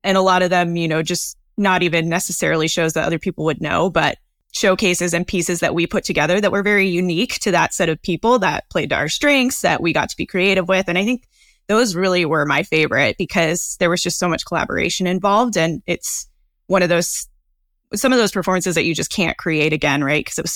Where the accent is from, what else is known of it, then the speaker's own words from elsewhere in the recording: Colorado, United States; just, you know, locally when I was living in Colorado. I grew up in Colorado.